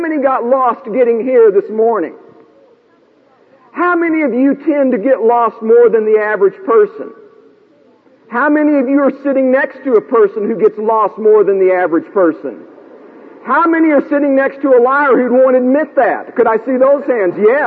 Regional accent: Dallas, Texas, United States; Now, I'm originally from Dallas.

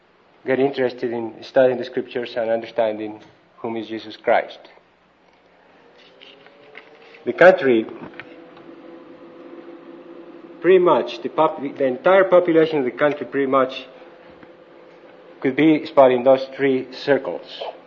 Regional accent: Bogota, Bogotá, Colombia; I grew up in Bogota, Colombia. That's where I got this wild southern accent.

